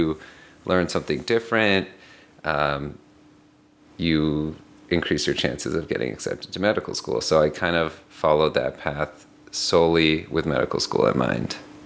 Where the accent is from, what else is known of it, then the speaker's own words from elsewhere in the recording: Irvine, California, United States; An hour south. I'm from Irvine.